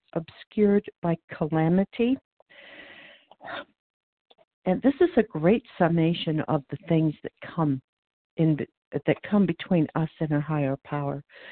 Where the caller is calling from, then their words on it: Oregon, United States; I'm calling from Oregon.